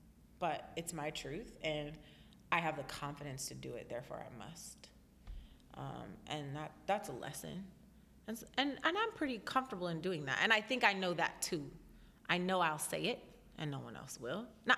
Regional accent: Oakland, California, United States; I'm from Oakland.

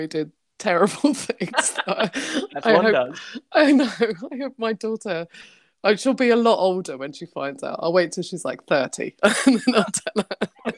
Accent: London, United Kingdom; But so we grew up mainly in Fulham and in Shepherd's Bush, which is West London down the road.

